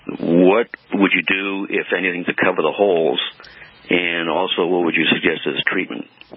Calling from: Massachusetts, United States; I'm calling from Cape Cod.

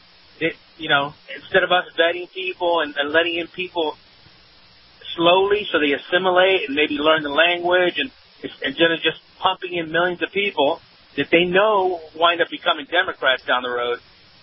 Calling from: Tampa, Florida, United States; in Tampa.

